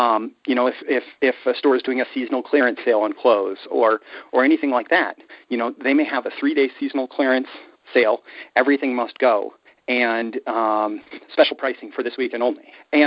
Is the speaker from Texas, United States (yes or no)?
no; Nebraska, United States; born or raised there